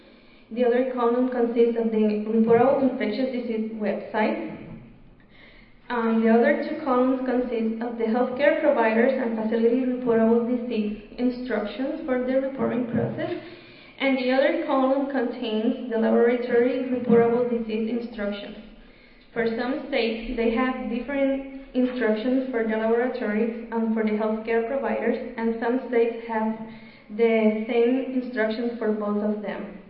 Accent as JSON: {"language": "English", "country": "Puerto Rico", "said": "I am from Puerto Rico"}